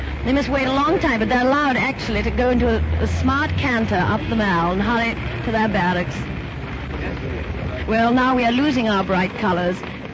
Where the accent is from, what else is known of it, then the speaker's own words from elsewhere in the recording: United Kingdom; well, I guess, being British, I'll call it a Scotch mist that's descending.